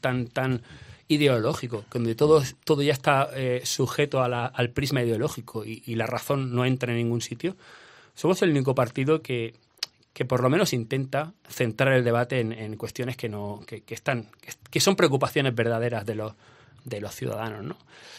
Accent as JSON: {"language": "Spanish", "town": "Mancha Real", "region": "Andalusia", "country": "Spain", "tie": "born or raised there", "said": "Que yo ya he presentado dos veces en Mancha Real en mi pueblo, no he conseguido la victoria"}